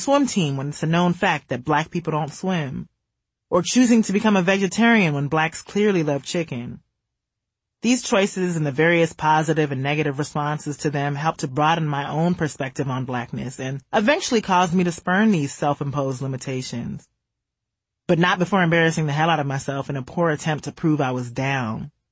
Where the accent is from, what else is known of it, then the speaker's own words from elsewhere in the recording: Senegal; And we became fast friends when she found out I was from Senegal. Oh my God, the guys in Senegal are so cute. The first time I ever felt beautiful was when I went back to Senegal my sophomore year of high school.